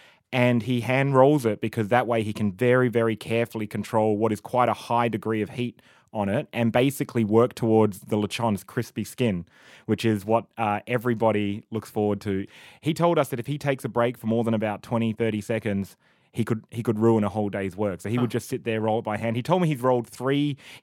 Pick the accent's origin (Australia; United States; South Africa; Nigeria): Australia; And we're from Australia.